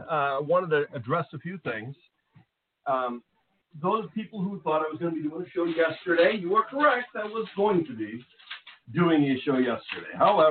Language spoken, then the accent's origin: English; Ireland; I took a lot of pride in the fact that, well, I'm Irish, and my birthday happens to be in the middle of the greatest Irish heritage month